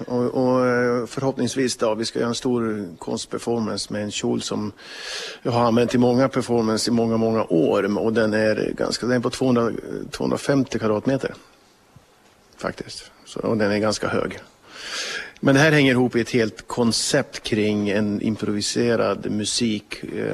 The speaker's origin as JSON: {"language": "Swedish", "country": "Sweden", "said": "Nej, men vi är konstnärer från Sverige, helt enkelt."}